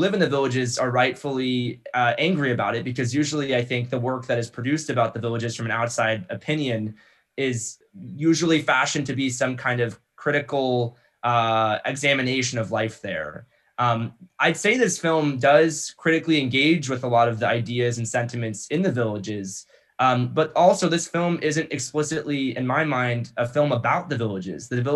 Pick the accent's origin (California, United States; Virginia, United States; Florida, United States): Florida, United States; I'm from Florida, I'm from South Florida.